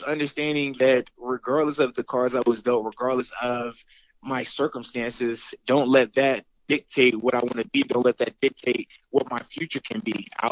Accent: Norfolk, Virginia, United States; Yeah, so for me, I grew up in Norfolk, Virginia, right down by Virginia Beach.

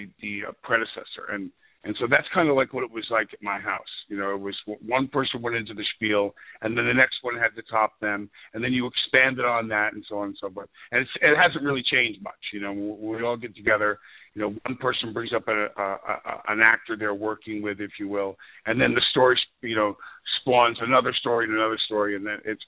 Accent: New York, United States; My dad was a high school football coach and a high school teacher in my hometown on Long Island.

